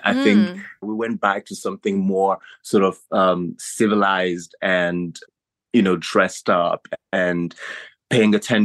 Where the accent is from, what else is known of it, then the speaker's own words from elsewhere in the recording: France; also born or lived in Paris / Ivory Coast / Morocco / Nigeria; now in London, United Kingdom; I grew up born in Paris, grew up in France, then Ivory Coast, Morocco, Nigeria, wow. Benin, a bit of Togo. Then I moved to London to study.